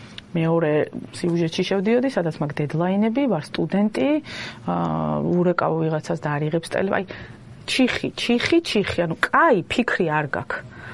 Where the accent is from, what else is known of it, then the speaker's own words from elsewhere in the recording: Kakheti, Georgia; ან ცუდი სიტყვები კახელი ვარ შესაბამისად